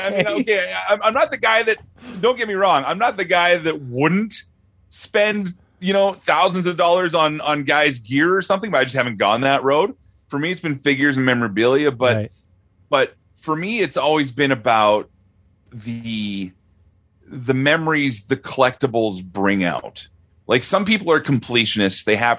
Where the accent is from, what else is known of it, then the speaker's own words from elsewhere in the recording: Arnprior, Ontario, Canada; also born or lived in North York; now in Alberta, Canada; I'm not born and bred Albertan either. I'm actually a product of North York, Ontario, growing up in Armprior, Ontario, in the Ottawa Valley there.